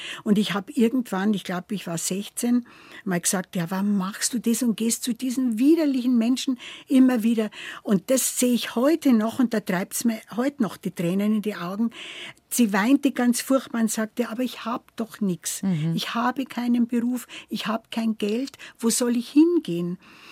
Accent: Fichtach, Bavaria, Germany; Ich bin 1941 geboren in Fichtach im Bayerischen Wald, also mitten im Bayerischen Wald, ein kleiner Ort, ja, und bin da aufgewachsen, habe da lange gelebt.

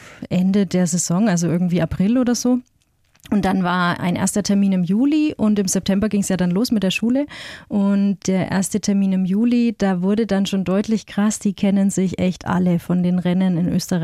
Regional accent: Bavaria, Germany; wenn man sich vorstellt und sagt, ich bin aus dem Fichtelgebirge, dann überlegen die...

